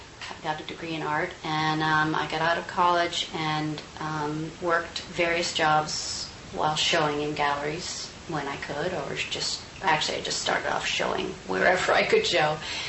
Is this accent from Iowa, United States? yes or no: no; Massachusetts, United States; I'm from Massachusetts.